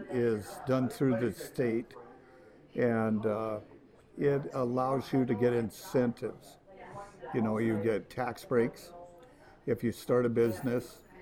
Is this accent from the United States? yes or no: yes; Montana, United States; now in North Dakota, United States; I grew up in Montana, in that just across the border. Went to high school, graduated, came to North Dakota to get my education.